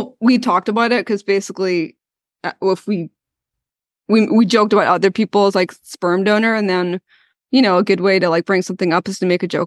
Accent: Belfast, Northern Ireland, United Kingdom; I'm from Belfast, which is Northern Ireland.

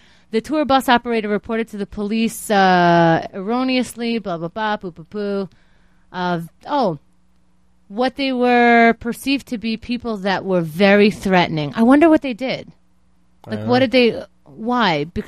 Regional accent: New York, United States; Oh, shit. I'm from New York.

